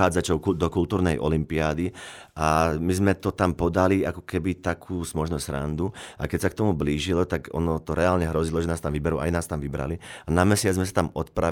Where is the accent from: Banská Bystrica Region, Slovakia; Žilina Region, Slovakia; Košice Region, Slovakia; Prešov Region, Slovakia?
Žilina Region, Slovakia; now in Bratislava, Slovakia; ja som z Oravy šiel do veľkého sveta, v mojom prípade ponímaní Bratislavy